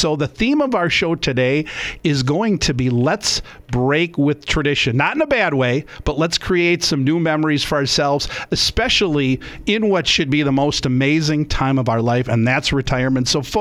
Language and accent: English; Milwaukee, Wisconsin, United States; In Milwaukee, and we would all go bowling, myself, my cousins, grandparents, and that's what I remember growing up around Thanksgiving.